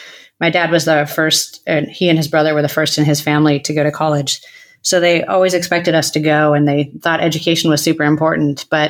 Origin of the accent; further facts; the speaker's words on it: Ann Arbor, Michigan, United States; And I grew up in Ann Arbor, Michigan, which is, as everyone knows, a great college town. And I was a townie.